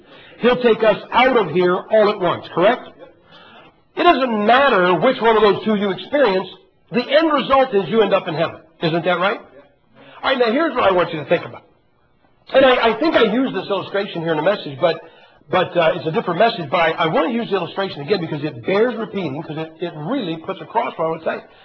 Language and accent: English; Ohio, United States; you can complain all you want that I'm from Ohio, who was the winning side.